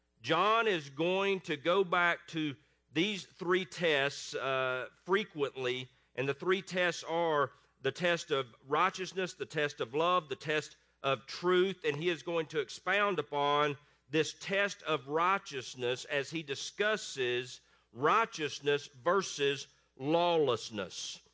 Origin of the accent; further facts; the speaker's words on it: Tennessee, United States; accent: East Tennessee; as you can tell from my accent from East Tennessee.